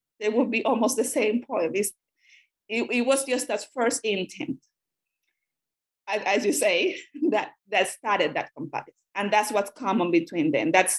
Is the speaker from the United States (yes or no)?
no; Cuba; first language Spanish; English is a second language; I'm a Spanish speaker, and I grew up in Cuba